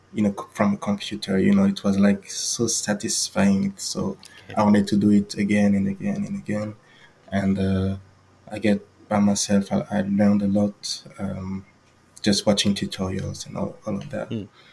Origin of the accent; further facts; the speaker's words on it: Réunion; English is a second language; also born or lived in Madagascar; I grew up in La Réunion, which is a small island in the Indian Ocean. And I was born in Madagascar, just for my origins. This is where I'm from.